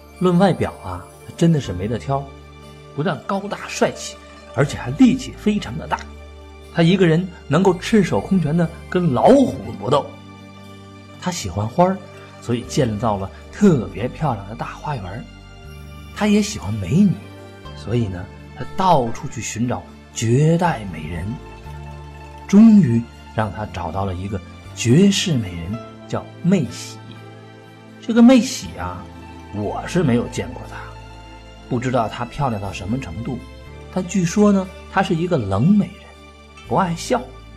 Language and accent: Chinese; China; 我们中国人每个人都至少有两个名字